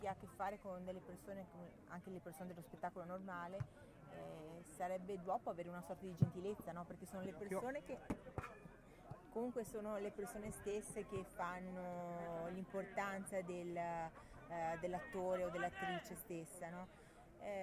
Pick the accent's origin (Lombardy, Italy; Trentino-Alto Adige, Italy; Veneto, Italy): Veneto, Italy; Venice; io sono di un'isola di Venezia, no? Sono veneziana